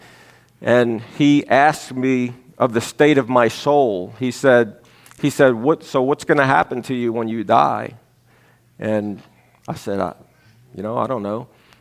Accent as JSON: {"language": "English", "town": "New Orleans", "region": "Louisiana", "country": "United States", "tie": "born or raised there", "said": "Born and raised in South Louisiana, New Orleans."}